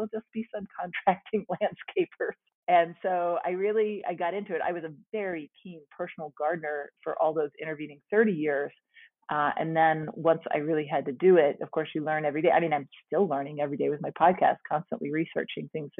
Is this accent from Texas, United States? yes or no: no; Alexandria, Virginia, United States; now in Charlottesville, United States; Uh-huh. But I grew up in Alexandria.